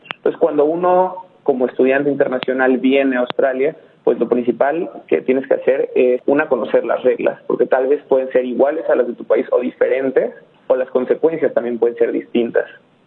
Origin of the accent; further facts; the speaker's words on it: Mexico; Yo vengo de un país, el de Latinoamérica, vengo de México